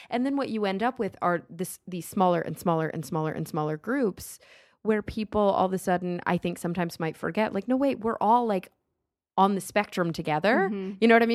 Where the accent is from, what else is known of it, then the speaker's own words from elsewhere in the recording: Plano, Texas, United States; It was like a little nice oasis away from where I grew up in Plano, which is pretty conservative.